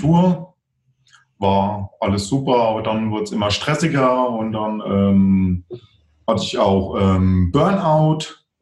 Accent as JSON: {"language": "German", "region": "Thuringia", "country": "Germany", "lives_now": "Regensburg, Germany", "said": "die dann in Thüringen war, so, also wo ich herkomme"}